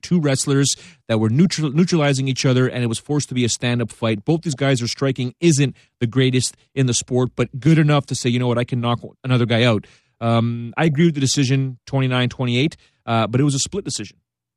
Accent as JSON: {"language": "English", "country": "Canada", "said": "Well, you know, I'm Canadian."}